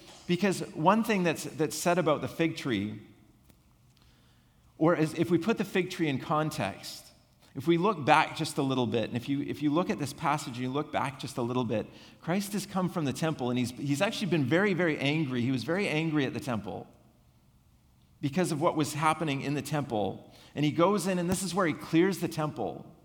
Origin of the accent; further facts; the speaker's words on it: Rocky Mountains, United States; like I grew up in the Rockies and the mountains were like right there all the time.